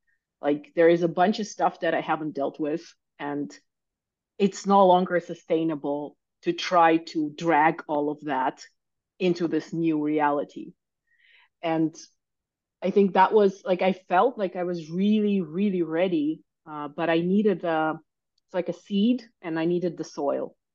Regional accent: Canada; first language Russian; also born or lived in Ukraine; now in Germany; I have Russian and English because I was born in Ukraine. And then I actually grew up in Canada and then I moved to Germany.

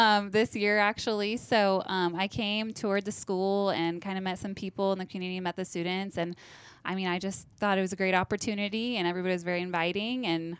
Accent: Syracuse, Nebraska, United States; So I am originally from Syracuse, Nebraska, and that town is like directly between Lincoln and Nebraska City. So I grew up on a family farm

